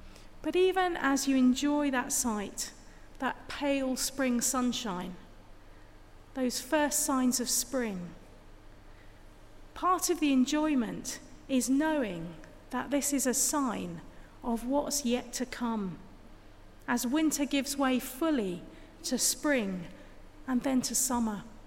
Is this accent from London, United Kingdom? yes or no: no; East of England, United Kingdom; I grew up in the Suffolk countryside